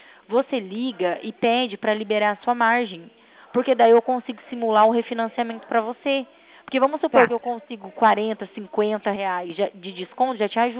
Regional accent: Cornélio Procópio, Paraná, Brazil; Sou daqui de Cornélio mesmo.

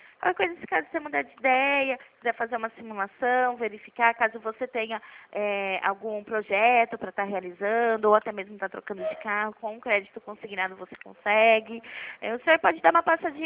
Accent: Pirassununga, São Paulo, Brazil; eu sou daqui de Pira

